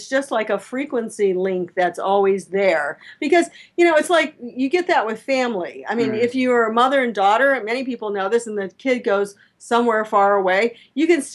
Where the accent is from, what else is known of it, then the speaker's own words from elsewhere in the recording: Miami, Florida, United States; I grew up in Florida, which is Miami, which is one of the tips of it.